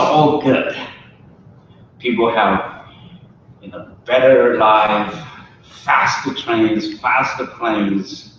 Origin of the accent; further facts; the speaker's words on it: Zhejiang, China; English is a second language; from travel from Sichuan province, Sichuan County, Zhejiang province in eastern China, to travel from my hometown to Shanghai, then from Shanghai to Eugene, Oregon.